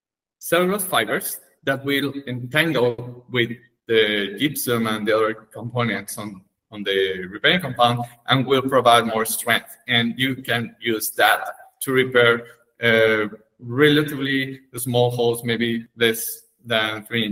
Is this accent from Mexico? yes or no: yes; Mexico; English is a second language; So I come from Mexico, and back there we rely a lot in gypsum.